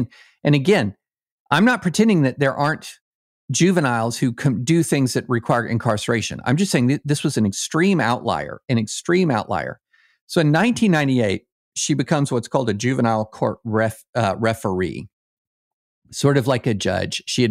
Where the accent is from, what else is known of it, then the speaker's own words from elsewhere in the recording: Kentucky, United States; I grew up in Kentucky and guys got in fights, especially when you were in elementary school.